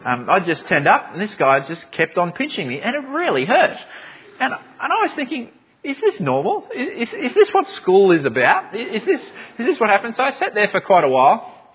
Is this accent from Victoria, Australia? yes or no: yes; Melbourne, Victoria, Australia; also born or lived in Sydney; When I first went to school in Sydney, I was from Melbourne, when I first went to school in Sydney